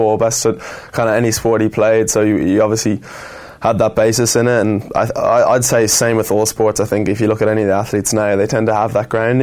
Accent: Rathgar, Leinster, Ireland; Yeah, it's a nice spot. Lovely place. It was close to all where I was used to go to school

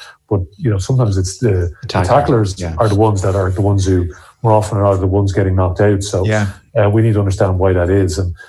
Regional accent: County Wicklow, Ireland; Well, I'm from Wicklow, so make sure we get that in. I've been living in Wexford for part of this recent time as well.

